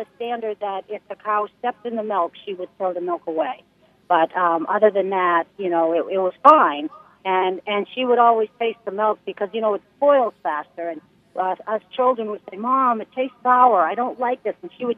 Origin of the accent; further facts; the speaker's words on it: South Berwick, Maine, United States; In South Berwick, Maine.